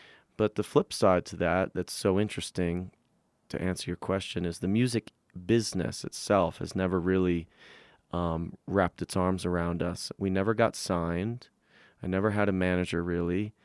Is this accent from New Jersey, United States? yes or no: yes; New Jersey, United States; Well, I grew up in New Jersey, and I grew up in an all